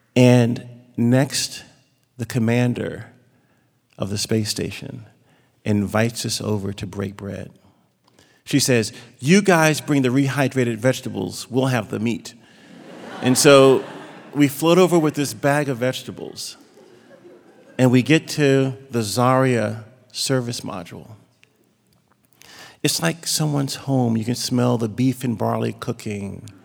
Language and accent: English; Virginia, United States; We were flying over Virginia, my hometown, and my family's probably breaking bread down there.